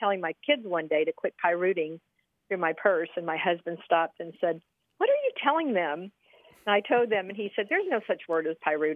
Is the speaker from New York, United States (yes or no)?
no; New Orleans, Louisiana, United States; I'm from New Orleans originally.